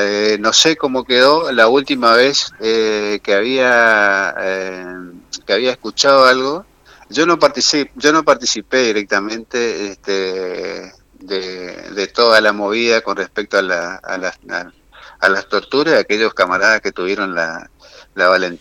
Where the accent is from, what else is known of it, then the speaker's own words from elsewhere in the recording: Argentina; nosotros fuimos a Malvinas convencidos como argentinos a defender nuestro territorio